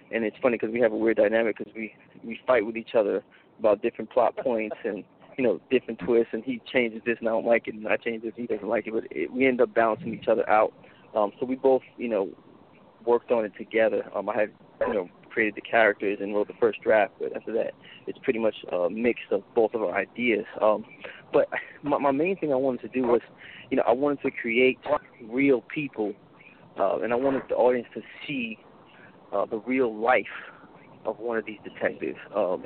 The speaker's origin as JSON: {"language": "English", "town": "New York City", "region": "New York", "country": "United States", "tie": "born or raised there", "said": "I grew up in the Bronx, New York, and one time as a kid, I was walking down the street looking for my older brother."}